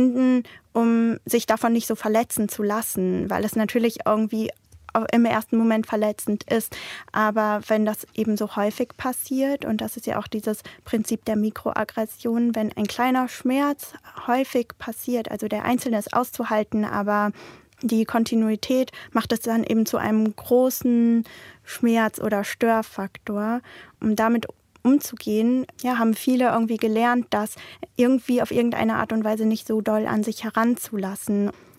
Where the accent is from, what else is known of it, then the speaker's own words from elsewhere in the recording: Münster, North Rhine-Westphalia, Germany; ja, ich komme aus Münster, auch da, wo der Verlag seinen Sitz hat.